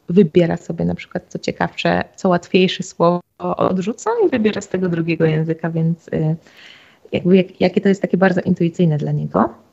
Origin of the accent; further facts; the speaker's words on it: Lublin, Lublin Voivodeship, Poland; now in Australia; To jest moja rodzina, moje dzieciństwo, moje właśnie Lublin, studia, ale z drugiej strony ogromna część mojego życia to już jest Australia.